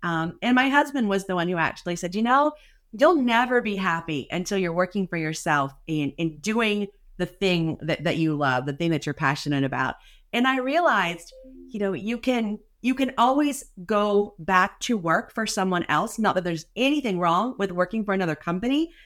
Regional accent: Ohio, United States; I'm from Ohio, and I've been helping employees understand their benefits for over 20 years.

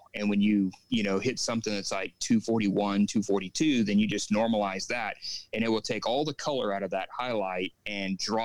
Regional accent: Texas, United States; we moved here. We're transients. We're actually from the San Antonio-Houston area.

